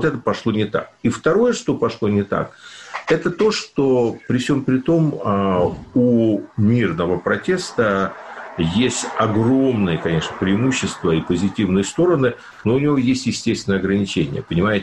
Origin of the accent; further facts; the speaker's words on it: Ukraine; поскольку я родился и вырос на Украине, то ну, в Украине в данном случае